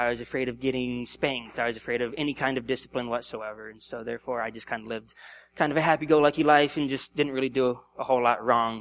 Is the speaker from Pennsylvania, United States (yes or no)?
no; Colorado Springs, Colorado, United States; also born or lived in Ottawa, Kansas; So I was born in Ottawa, Kansas, 1984. And we moved to Colorado when I was just 1 year old. So we lived in Colorado Springs for about 11 years.